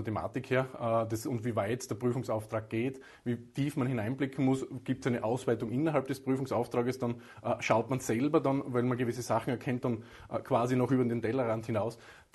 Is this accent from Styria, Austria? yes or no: yes; Styria, Austria; born there; now in Wolfsberg, Austria; Jetzt bin ich gebürtiger Steirer, ich lebe in Wolfsberg